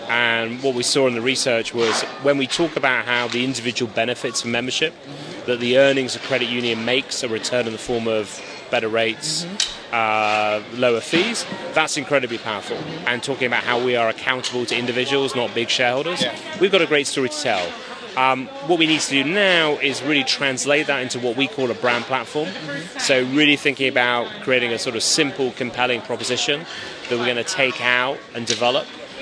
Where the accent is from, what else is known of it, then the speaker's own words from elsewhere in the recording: England, United Kingdom; you can tell I'm English